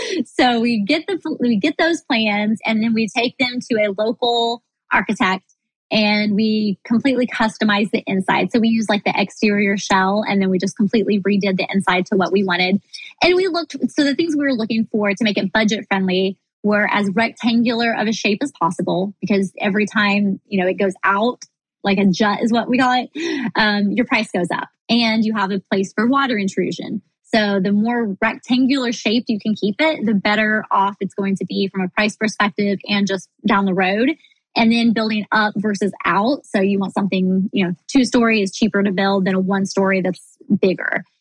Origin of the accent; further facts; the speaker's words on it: Missouri, United States; now in Florida, United States; It's not like out in, you know, where I grew up in Missouri, where there's just, you know, you want land, you go get it.